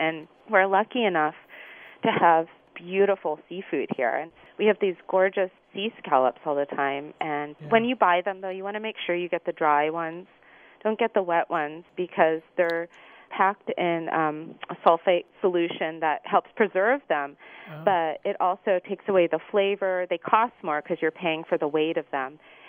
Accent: Los Angeles, California, United States; both in New York City, growing up in Los Angeles, and also abroad when I was traveling.

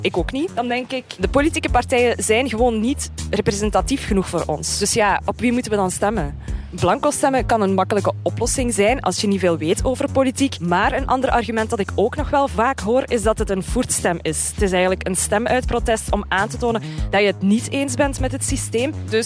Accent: Hasselt, Limburg, Belgium; Ik ben 25, ik kom uit Hasselt. Maar dat hoort je waarschijnlijk wel.

